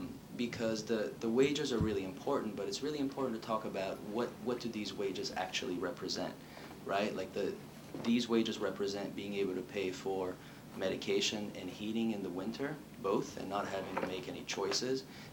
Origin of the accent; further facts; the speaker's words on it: Brazil; in South American countries, like I'm from Brazil, so you know, in my country, like this stuff is happening now.